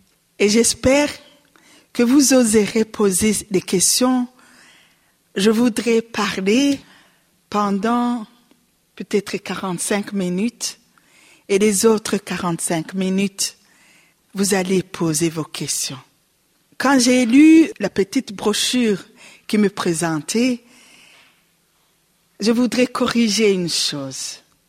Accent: Burundi; Je dis, je viens du Burundi.

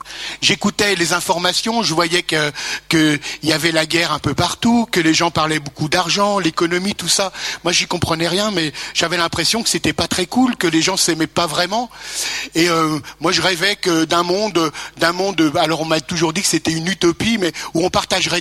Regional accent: Lyon, Auvergne-Rhône-Alpes, France; 13 juillet à Lyon. J'ai été baptisé dans une église, l'église Sainte-Croix de Lyon. J'avais un mois. Et puis, et j'ai grandi dans une rue. D'ailleurs, je suis né à l'Hôtel Dieu.

